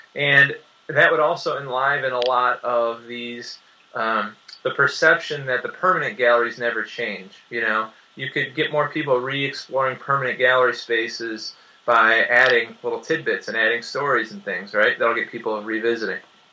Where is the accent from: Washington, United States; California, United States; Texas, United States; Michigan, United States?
Michigan, United States; Detroit; part of that comes from growing up in Detroit